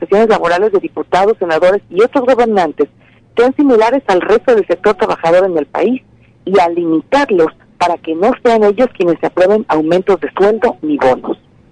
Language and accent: Spanish; Mexico; como muchos mexicanos, estoy inmersa en el cúmulo de información que se genera en este tiempo electoral.